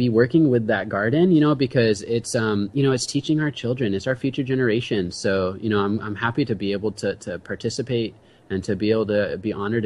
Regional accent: El Cajon, California, United States; You know, I grew up in El Cajon.

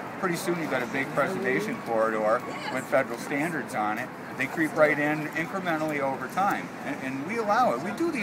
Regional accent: Massachusetts, United States; We're from the Commonwealth of Massachusetts.

